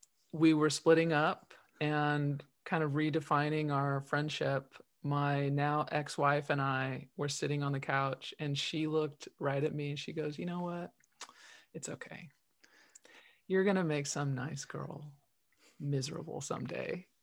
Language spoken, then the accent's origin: English; Los Angeles, California, United States; also born or lived in Visalia; but they had just moved to Central California, which is where we were all from originally. We moved to LA from Visalia when I was like 5.